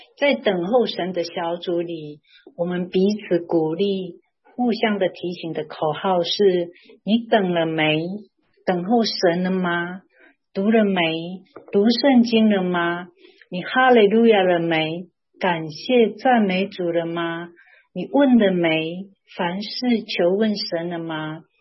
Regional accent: Taiwan; 我是来自台湾省的

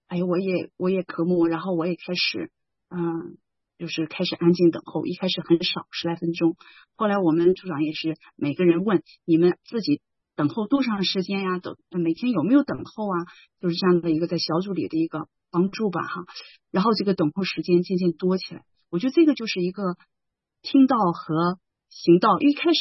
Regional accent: northern China, China; 我因为我婆家是那个南方人，我是北方人

